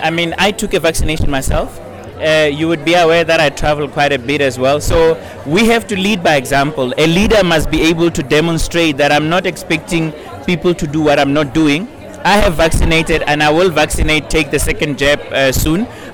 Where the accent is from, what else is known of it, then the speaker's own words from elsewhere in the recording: Taung, North West, South Africa; English is a second language; I come from Taung in the Northwest Province, and I've been in business for 15 years.